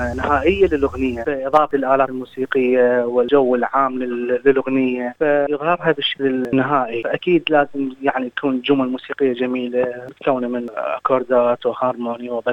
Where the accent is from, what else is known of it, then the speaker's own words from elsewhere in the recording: Baghdad, Baghdad Governorate, Iraq; moved away as an adult; now in Sydney, Australia; أنا من أصول عراقية، أسكن أستراليا، تحديد مدينة سيدني. أنا من بغداد، درست اختصاص الإلكترونيك، أجيت أستراليا سنة 2011.